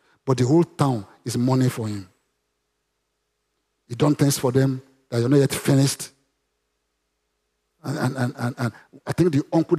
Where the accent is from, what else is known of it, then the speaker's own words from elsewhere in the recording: Osun, Nigeria; English is a second language; I'm from Osun State.